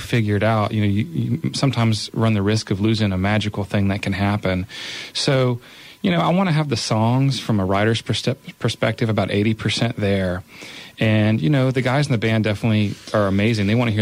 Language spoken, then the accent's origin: English; Lafayette, Louisiana, United States; now in Abbeville, United States; You know, I was born and raised in Lafayette, but I live in Abbeville, and you know, I moved to that town.